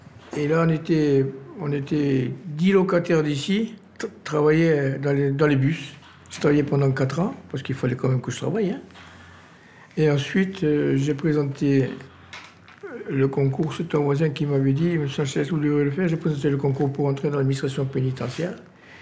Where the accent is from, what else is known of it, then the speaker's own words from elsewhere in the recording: Oran, Oran Province, Algeria; moved away as an adult; now in France; j'avais une réquisition du préfet d'Algérie, d'où je venais d'Oran, une réquisition pour partir immédiatement. J'étais dans la police en Algérie.